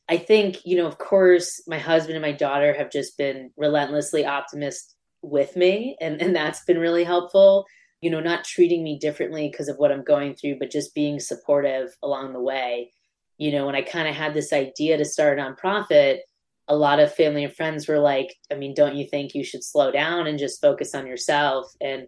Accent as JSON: {"language": "English", "town": "Andover", "region": "Massachusetts", "country": "United States", "tie": "born or raised there", "said": "We had our first in-person event on June 13th in my hometown of Andover, Mass, outside of Boston."}